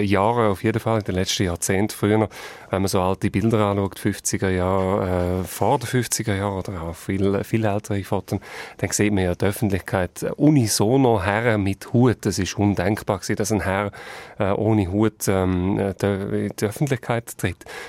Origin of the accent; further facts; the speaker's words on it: Netherlands; German is a second language; now in Switzerland; aber einen Helm sträube ich mich als Holländer sogar auf dem Velo dagegen.